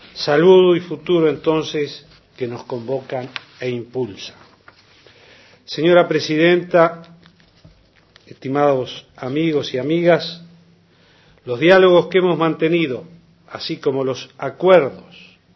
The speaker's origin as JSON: {"language": "Spanish", "country": "Uruguay", "said": "como somos los uruguayos, un poco tímidos, pero créannos, cálidos y sinceros."}